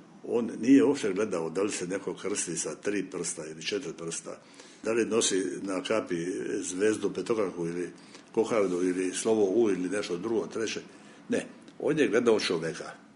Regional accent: Šibenik, Šibenik-Knin County, Croatia; ja sam iz Šibenika, mi smo doživjeli strahovito bombardovanje 1944. godine

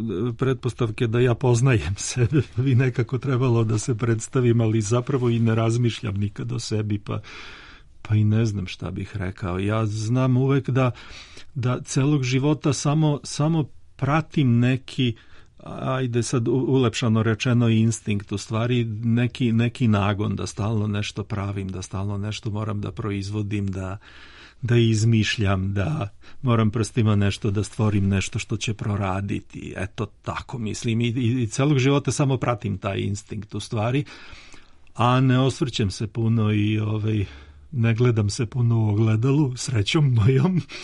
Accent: Belgrade, Serbia; also born or lived in Šabac; Ja sam rođen u Šapcu, tamo sam proveo samo rano detinjstvo, a sa 6 godina doselili smo se u Beograd i od tad živim u Beogradu do pre 4 godine.

